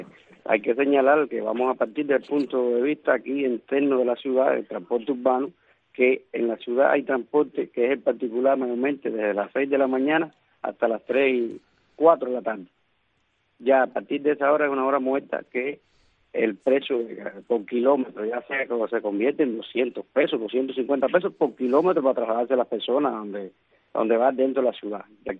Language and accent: Spanish; Cuba; como decimos un cubano